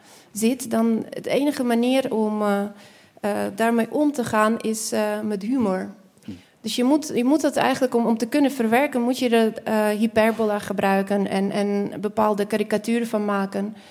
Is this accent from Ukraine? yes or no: yes; Lviv Oblast, Ukraine; Dutch is a second language; also born or lived in Kyiv; Ik kom uit West-Oekraïne, een kleine staat in de buurt van Lviv. 6 jaar gewoond in Kiev voor mijn studie.